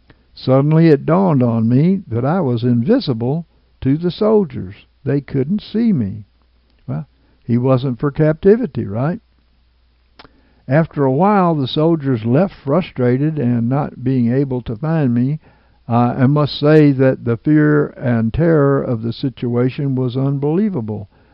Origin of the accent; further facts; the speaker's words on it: United States; I knew that as an American, I was not supposed to be there.